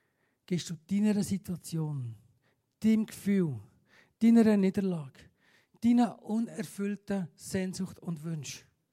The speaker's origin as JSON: {"language": "German", "country": "Switzerland", "said": "Wir sind ja Schweizer."}